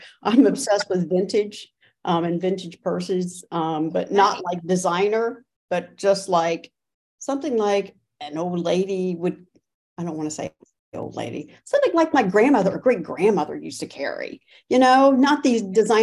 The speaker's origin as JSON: {"language": "English", "region": "Ohio", "country": "United States", "tie": "born or raised there", "said": "I am actually from Athens County. I was born and raised there for many, many years. I do live in north of Columbus now"}